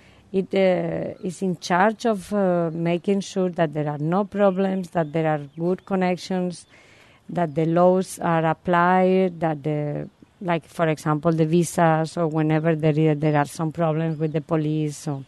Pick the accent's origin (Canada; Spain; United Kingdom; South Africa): Spain; now in Oroville, United States; I came from Spain to live here 12 years ago, after having paid a few visits to Oroville.